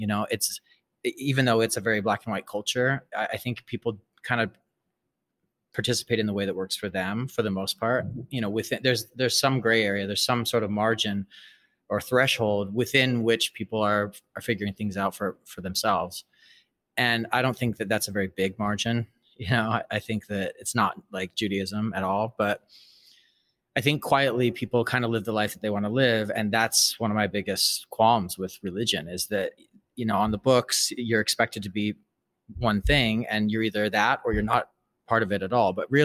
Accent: Salt Lake City, Utah, United States; I was raised Mormon. I was raised in Salt Lake City, and, you know, Salt Lake is a very unique place in that much of the population is LDS or Mormon.

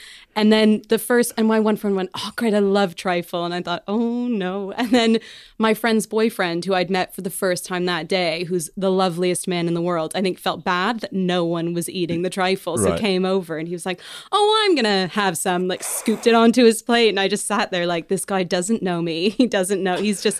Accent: Canada; because I'm Canadian and there's no Thanksgiving here, but I've cooked Canadian Thanksgiving the last couple of years for friends of mine.

